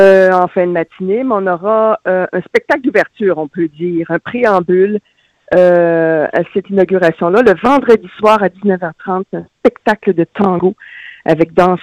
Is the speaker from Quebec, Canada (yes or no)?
yes; Montreal, Quebec, Canada; Écoute, moi, c'est parce que je viens de Montréal.